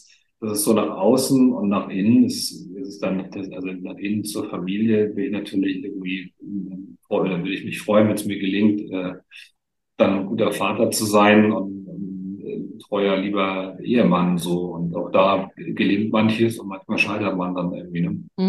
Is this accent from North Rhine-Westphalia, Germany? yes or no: no; Hamburg, Germany; Ich komme aber eigentlich aus Hamburg